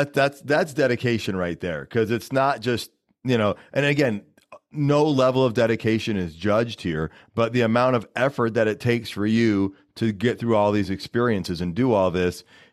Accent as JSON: {"language": "English", "town": "Grand Rapids", "region": "Michigan", "country": "United States", "tie": "born or raised there", "said": "I grew up in Grand Rapids."}